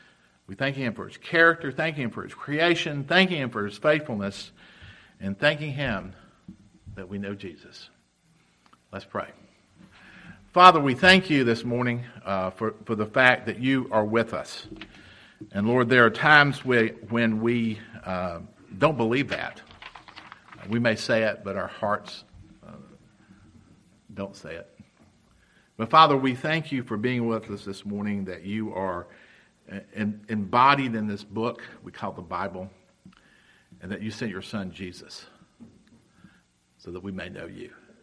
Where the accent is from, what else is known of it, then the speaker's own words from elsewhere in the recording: Rock Hill, South Carolina, United States; moved away as an adult; now in Pennsylvania, United States; And I'm a Southern boy, if you can't tell. And I'd never lived north of my hometown, Rock Hill, South Carolina, which is just below Charlotte.